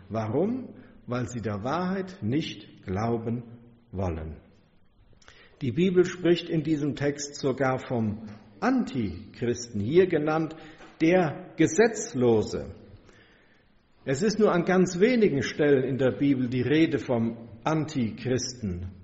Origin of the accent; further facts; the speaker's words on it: Siegen, North Rhine-Westphalia, Germany; Siegen, das ist die Stadt, wo ich geboren bin, wo meine Heimat ist